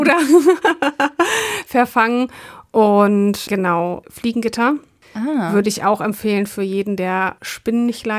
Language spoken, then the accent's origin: German; Frankfurt, Germany; Also so, ich komme ja auch hier aus Frankfurt